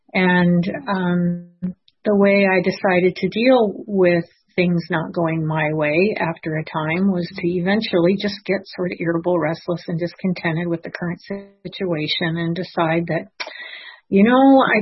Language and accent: English; Los Angeles, California, United States; born there; I will tell you that I was born in Los Angeles, California. I'm the first child of four. And I grew up in an alcoholic home.